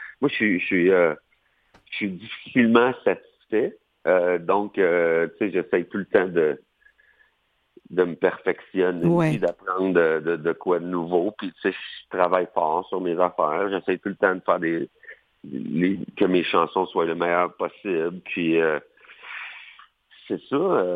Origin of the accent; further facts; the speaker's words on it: Trois-Rivières, Quebec, Canada; J'étais à Trois-Rivières. Okay. Moi, je viens de Trois-Rivières.